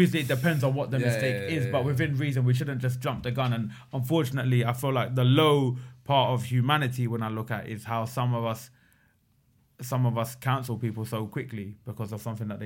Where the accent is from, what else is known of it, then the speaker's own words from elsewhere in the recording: England, United Kingdom; born there; I'm from Pakistan, right? I was born in England. My grandparents were born in Pakistan.